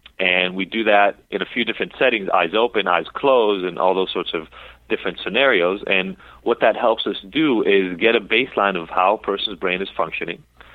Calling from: Los Angeles, California, United States; It's in Los Angeles.

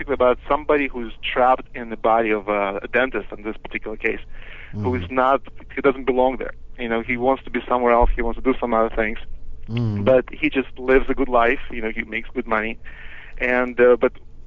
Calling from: Sacramento, California, United States; You know what? I think I'm calling from Sacramento.

